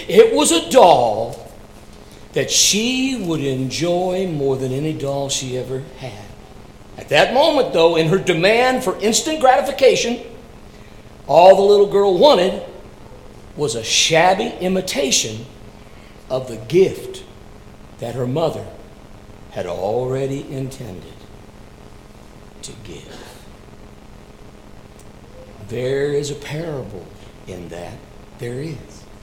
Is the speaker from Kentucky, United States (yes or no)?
yes; Kentucky, United States; Ironically, where I grew up in Hardin County, Kentucky, that was the proper address of respect.